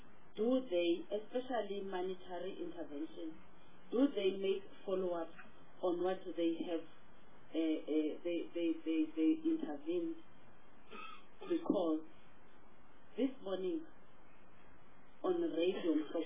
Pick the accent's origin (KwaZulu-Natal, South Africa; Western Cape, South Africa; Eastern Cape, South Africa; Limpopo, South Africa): Eastern Cape, South Africa; I'm from Eastern Cape and Sara Bartman is my region, or Sakadu, the former Sakadu region. It is my region.